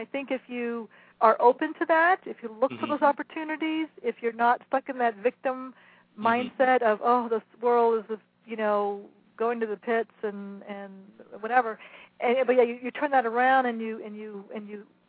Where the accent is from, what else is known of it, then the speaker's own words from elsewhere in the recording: Sherman Oaks, California, United States; I grew up in Sherman Oaks, way up in the hills here in California.